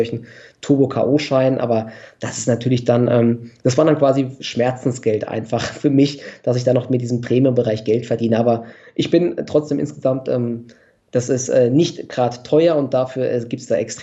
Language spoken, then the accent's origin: German; Offenbach, Hesse, Germany; born there; also aus der Umgebung von Frankfurt. Ich bin in Offenbach geboren. Das ist ja eigentlich so die verhasste Nebenstadt. Aber jetzt aktuell wohnen wir in Frankfurt